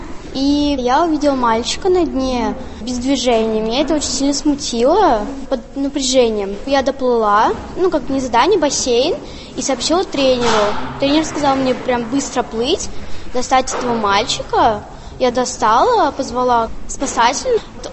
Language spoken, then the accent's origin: Russian; Naberezhnye Chelny, Tatarstan, Russia; мне 13 лет. Я из Набережных Челнов.